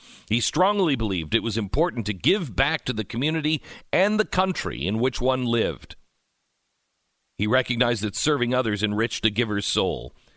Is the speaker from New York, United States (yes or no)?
no; Oklahoma, United States; I'm from Oklahoma. There's no privilege at all in that.